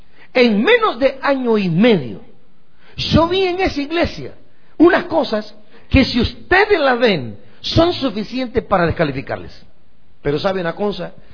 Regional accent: Guatemala; Recuerdo de que pues en mi pueblo y en Guatemala los cultos eran a las 9, las 10 de la mañana.

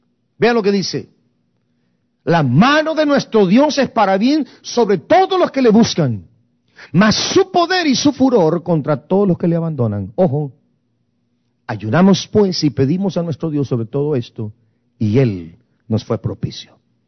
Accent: Guatemala; moved away; Tengo 42 años de haber salido de Guatemala.

